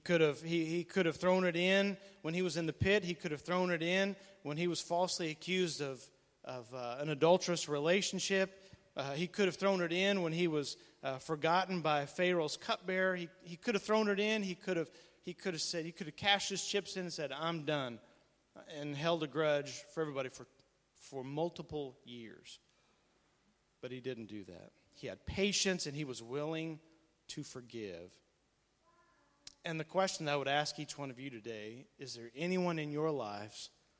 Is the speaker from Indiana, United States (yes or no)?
yes; Evansville, Indiana, United States; I don't get the chance to be their personal pastor and their personal chaplain in my hometown of Evansville, Indiana, unless somehow God opened that door